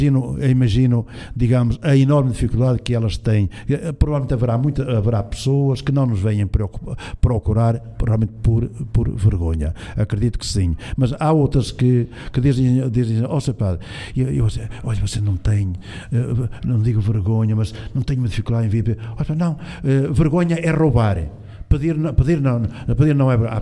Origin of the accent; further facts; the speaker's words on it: Brazil; now in Portugal; Eu sou brasileiro, mas eu era vendedor em Portugal.